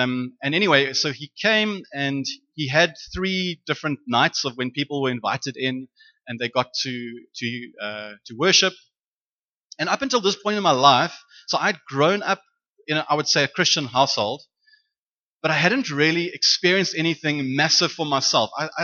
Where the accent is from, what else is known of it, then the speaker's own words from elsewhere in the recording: England, United Kingdom; So obviously, I am extremely English.